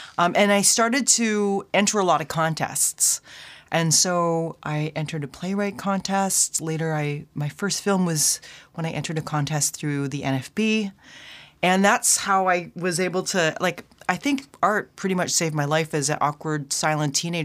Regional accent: Vancouver, British Columbia, Canada; So as a kid growing up in Vancouver, I used to do a lot of experiments.

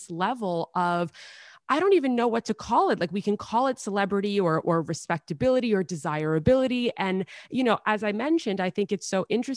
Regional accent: New York City, New York, United States; I grew up in New York City. A lot of my friends' parents were famous. I went to private school.

